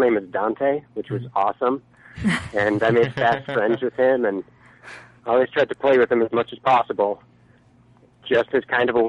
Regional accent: Edmonton, Alberta, Canada; now in Vancouver, Canada; I'm from Vancouver originally. Edmonton originally, but I live in Vancouver.

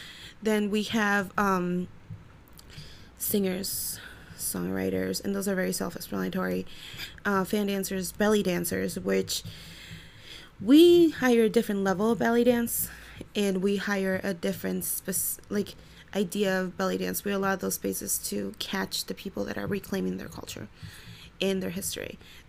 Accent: Ciudad Juárez, Chihuahua, Mexico; moved away as an adult; now in Cleveland, United States; I was born and raised in Juarez, Chihuahua, Mexico. I immigrated to this country in the early 2000s.

